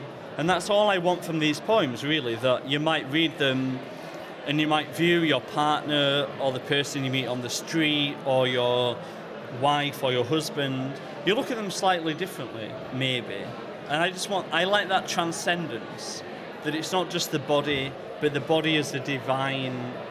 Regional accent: Yorkshire and the Humber, United Kingdom; as a gay man, I have a certain perspective, but then it seemed to me that growing up in South Yorkshire in the 21st century

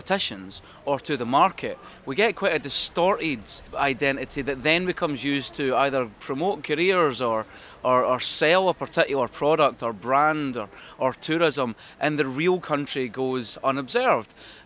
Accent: Scotland, United Kingdom; As a Scottish writer who feels that their culture and their literature is often marginalised in a very colonial way

